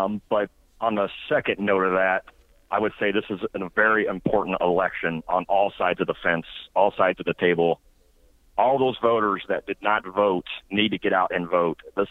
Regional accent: Indianapolis, Indiana, United States; moved away as an adult; As you mentioned, I am from Indianapolis, born and raised there. Moved to South Dakota, the Black Hills, about 9.5 years ago.

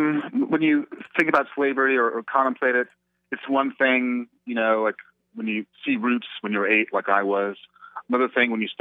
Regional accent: New York, United States; You know, I grew up in New York. There's always noise. There's always some siren.

